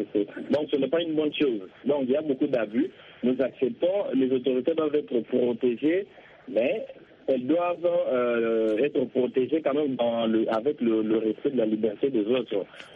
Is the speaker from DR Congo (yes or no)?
yes; DR Congo; ici, chez nous en République démocratique du Congo